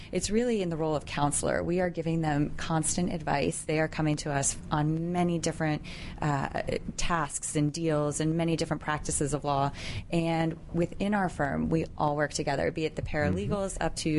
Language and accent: English; McLean, Virginia, United States; I'm from McLean, Virginia.